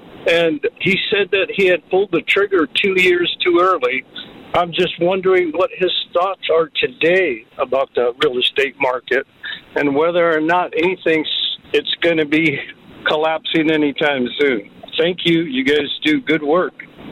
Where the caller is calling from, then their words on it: Tracy, California, United States; I'm from Tracy.